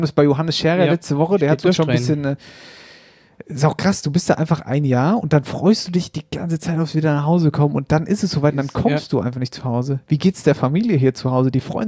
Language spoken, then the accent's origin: German; Hesse, Germany; dass wir bei uns in Hessen erst weggehen, wenn es draußen dunkel ist.